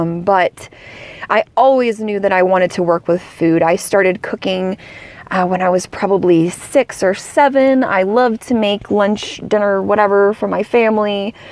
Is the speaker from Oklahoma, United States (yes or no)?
no; Dallas, Texas, United States; I will start with growing up in Dallas, Texas, which we say is a great place to be from.